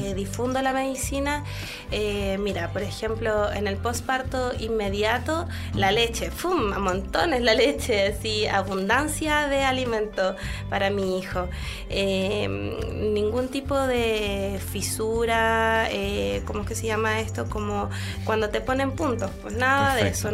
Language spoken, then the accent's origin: Spanish; Chile; Yo soy chilena, nací aquí en Chile, las raíces es los pueblos originarios de Chile, mapuche